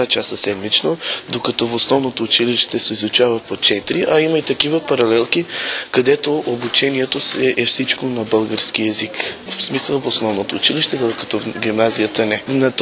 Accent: Bosilegrad, Southern and Eastern Serbia, Serbia; Идвам от Босилеград, западните покрайнини на България. Ученик съм в гимназия, 11-ти клас.

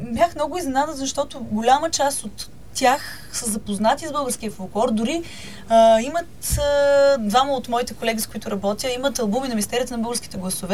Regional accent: Karlovo, Plovdiv Province, Bulgaria; Аз съм горда, че съм от Карлово.

